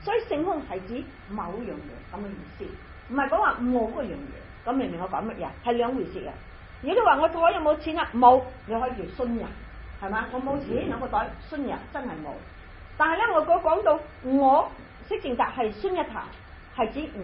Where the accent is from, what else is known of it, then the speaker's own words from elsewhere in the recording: China; 所以咧我哋中國人學空咧係好麻煩